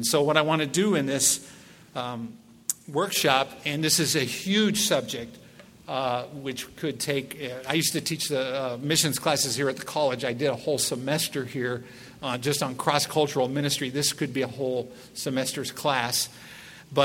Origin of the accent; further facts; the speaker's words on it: California, United States; also born or lived in Japan; I was raised in Southern California. Right out of high school, I went into the Army.